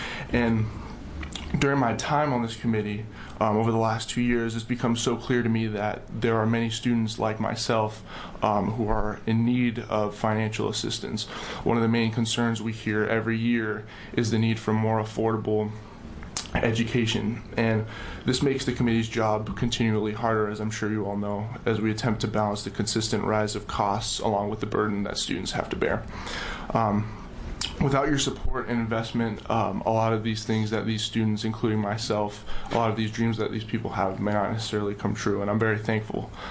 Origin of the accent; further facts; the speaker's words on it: Seattle, Washington, United States; I'm from Seattle, Washington, and I also play football at Western Oregon, along with majoring in economics.